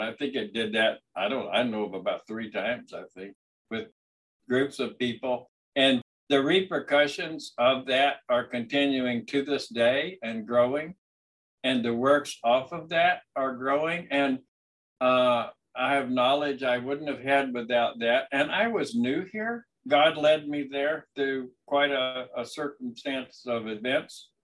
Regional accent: Florida, United States; moved away; I had told him when he asked where I was from that I was from Florida, because I'm from Florida. I didn't come up here till 06.

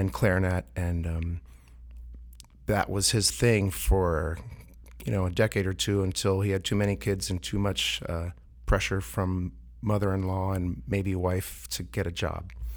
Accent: Worthington, Ohio, United States; also born or lived in Columbus; So I ended up going to, basically growing up in Worthington. And I went to St. Michael's, was an altar boy.

